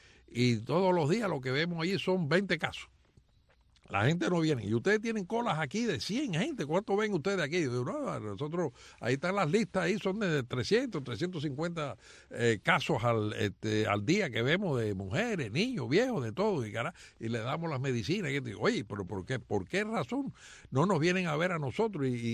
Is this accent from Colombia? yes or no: no; Cuba; nosotros que somos cubanos